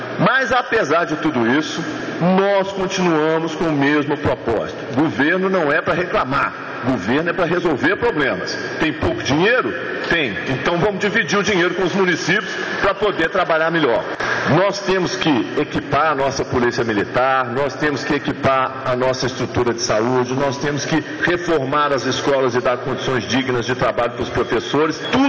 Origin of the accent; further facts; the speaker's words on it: Minas Gerais, Brazil; que a designação de quem nasce lá e é de lá é também um sinônimo de uma profissão é Minas Gerais. Nós somos mineiros.